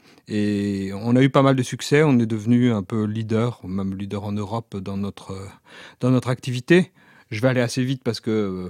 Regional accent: Belgium; En Belgique, puisque je suis belge.

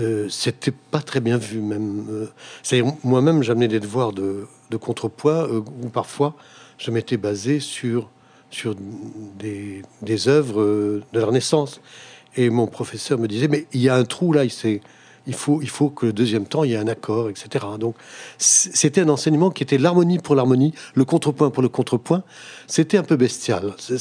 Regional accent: Paris, Île-de-France, France; also born or lived in Basra, Iraq; Je suis parisien, mais je suis né tout à fait fortuitement, et ce qui n'a aucun sens par rapport à ma biographie, comme le numéro 1 premier français né à Bassora en Irak

